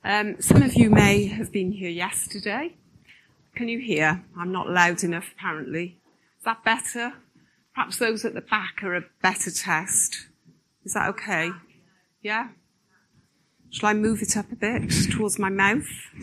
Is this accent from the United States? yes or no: no; Newport, Wales, United Kingdom; accent: Welsh; also born or lived in Rhondda Valley / Cardiff; I was born in a place called the Rhondda Valley. Anybody heard of that? Yeah. And was really raised in Newport and then went to study in Cardiff.